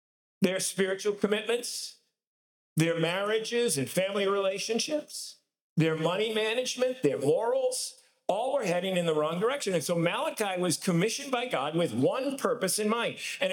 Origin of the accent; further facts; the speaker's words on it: Boston, Massachusetts, United States; Those of you who know me know I grew up in Boston.